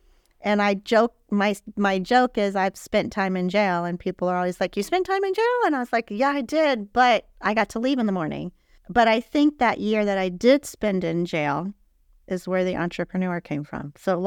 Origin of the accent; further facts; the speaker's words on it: Key West, Florida, United States; So I'm from Key West, grew up there all the way at the end.